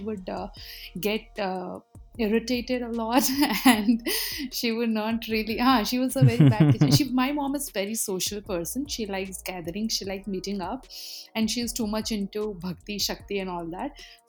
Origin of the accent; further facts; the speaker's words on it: Hyderabad, Telangana, India; because I'm born and raised in Hyderabad, we are all very well acquainted with biryani